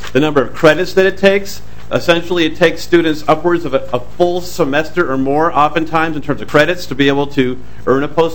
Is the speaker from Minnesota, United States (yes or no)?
yes; Minnesota, United States; Particularly, I'm a born and raised Minnesotan, graduated of the University of Minnesota